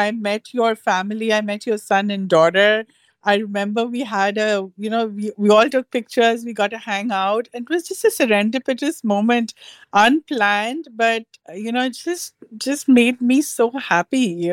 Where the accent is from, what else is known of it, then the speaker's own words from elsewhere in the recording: Delhi, India; I grew up in Delhi, which is the northern part. I'm married to a guy from Punjab.